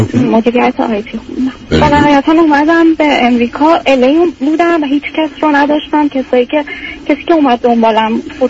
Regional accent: Iran; moved away as an adult; من 3 ساله که خب دورم. فوق لیسانس دارم از ایران که اومدم

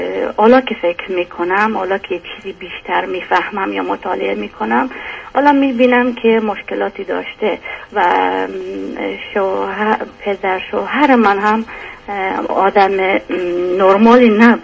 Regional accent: Afghanistan; moved away; also born or lived in Iran; از افغانستان اومدیم به ایران و 9 سال 10 سال ایران بودیم و از ایران پاکستان

